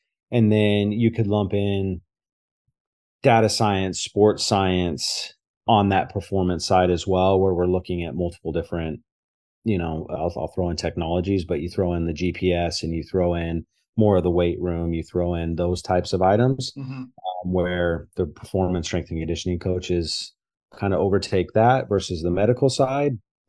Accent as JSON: {"language": "English", "town": "Boise", "region": "Idaho", "country": "United States", "tie": "born or raised there", "said": "And then from there, we are from the Pacific Northwest. I'm born and raised in Boise, Idaho."}